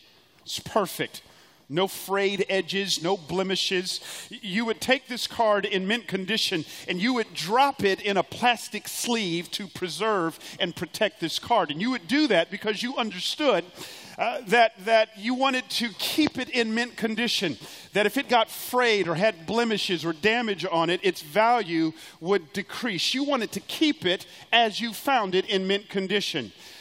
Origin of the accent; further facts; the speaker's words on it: Atlanta, Georgia, United States; So I grew up in Atlanta, and one of my great hobbies that I enjoyed in the 80s was collecting baseball cards.